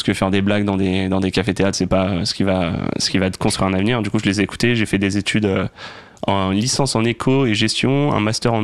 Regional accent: Hauts-de-France, France; moved away as an adult; now in Paris, France; parce que moi je suis de Picardie à la base, donc dès que j'ai pu monter sur Paris pour faire du stand-up après mon bac

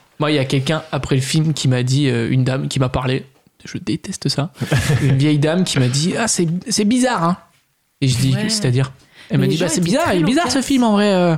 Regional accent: Île-de-France, France; Je suis du Sud parisien, s'il te plaît.

